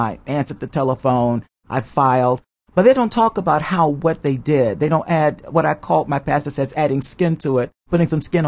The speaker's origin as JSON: {"language": "English", "town": "Hampton Roads", "region": "Virginia", "country": "United States", "tie": "born or raised there", "said": "I grew up in Hampton Roads. I still have family in that area my home area."}